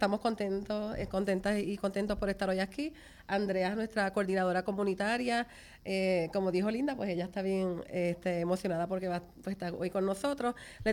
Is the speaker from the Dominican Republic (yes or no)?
no; Altamira, Puerto Rico; Sí, yo me crié en Altamira, pero vivo ahora en Callejones. También soy de Altamira.